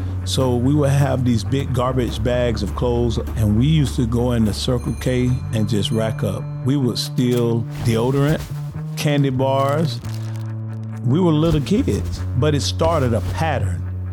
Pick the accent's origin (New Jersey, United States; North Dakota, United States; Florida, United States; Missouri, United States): Florida, United States; Lake Alfred; also born or lived in Eustis, Florida; I was born in Eustis, Florida. My mom and my dad, they were married. She had three girls, four boys. And so they got a divorce. And then we moved to Lake Alfred, Florida. And I was about 3 years old.